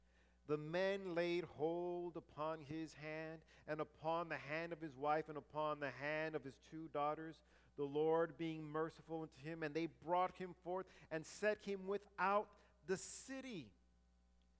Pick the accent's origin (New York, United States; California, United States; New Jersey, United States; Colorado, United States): New York, United States; East Massapequa; I grew up in East Massapequa, Long Island, New York.